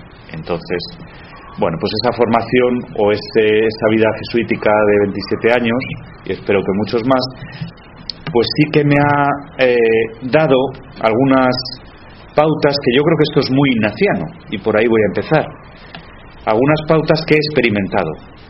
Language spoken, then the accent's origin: Spanish; Madrid, Community of Madrid, Spain; now in Seville, Spain; soy madrileño de origen, sevillano de corazón, y no porque esté aquí ahora mismo y me hayan destinado aquí